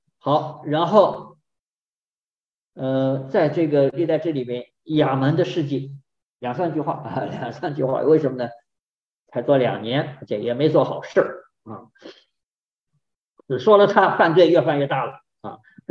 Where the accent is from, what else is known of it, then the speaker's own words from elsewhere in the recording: China; 是不是像我们中国人说的这个坏人活千年呢？